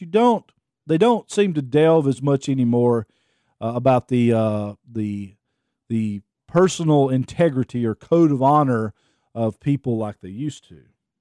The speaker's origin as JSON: {"language": "English", "region": "Alabama", "country": "United States", "said": "I'm from Northwest Alabama"}